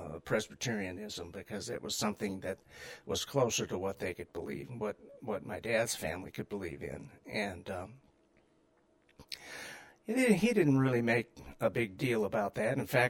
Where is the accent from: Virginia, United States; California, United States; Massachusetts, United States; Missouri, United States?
Missouri, United States; Kirkwood; I grew up in St. Louis, Missouri, actually a suburb called Kirkwood. And my parents were what I would call middle-class Christians.